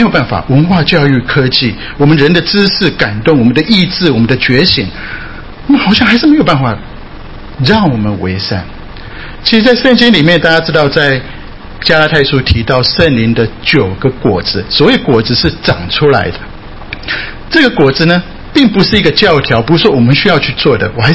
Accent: Japan; 因为很多人知道我在日本长大，所以对日本蛮熟悉。

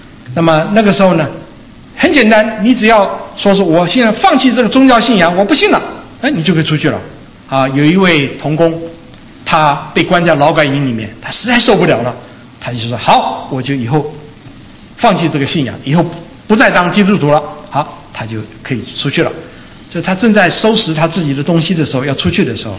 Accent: Taiwan; now in United States; 我们在美国大概都没听过鸡叫啊。我小时候住在台湾的时候，我听过鸡叫。

